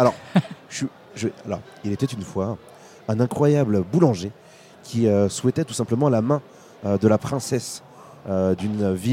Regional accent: Hauts-de-France, France; Exactement, je viens des Hauts-de-France.

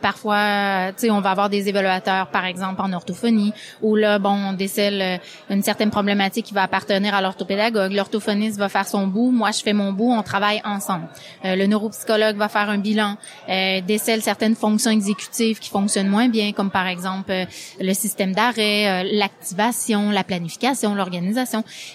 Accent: Quebec, Canada; Donc, chez nous, au Québec, ben on a utilisé beaucoup le jeu.

